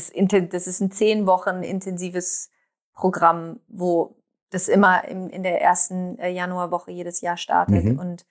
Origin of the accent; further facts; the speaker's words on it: Minden, North Rhine-Westphalia, Germany; Minden, represent.